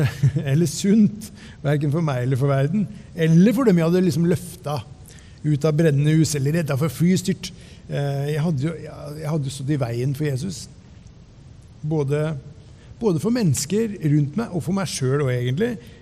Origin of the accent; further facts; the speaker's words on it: Ørje, Østfold, Norway; jeg kom hjem, satt meg på kne i stua hjemme i Ørje